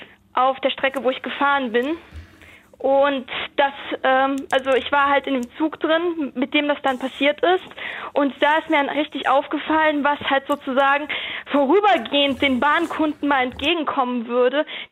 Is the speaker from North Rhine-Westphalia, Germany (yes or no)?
yes; Bonn, North Rhine-Westphalia, Germany; ich komme ursprünglich aus Bonn und wollte dann am Wochenende immer zurück zu meiner Familie nach Bonn fahren.